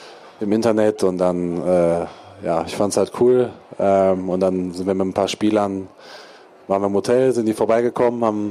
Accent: North Rhine-Westphalia, Germany; also born or lived in Ruhr, Germany; ich komme aus dem Sauerland, ist auch nicht weit

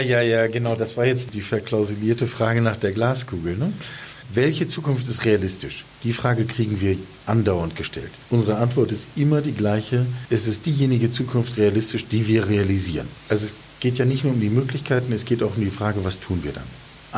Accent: Northern Germany, Germany; wir kommen beide aus dem Norden, entschuldige die maritimen Bilder

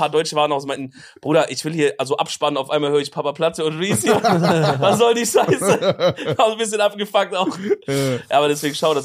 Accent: Germany; Verarsche, wir sind doch Deutsche.

